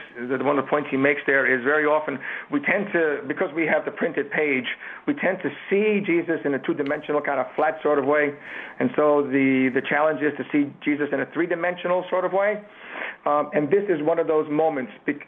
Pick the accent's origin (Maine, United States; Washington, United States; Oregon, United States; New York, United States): New York, United States; New York City; I grew up in New York City, but I had to watch it on TV.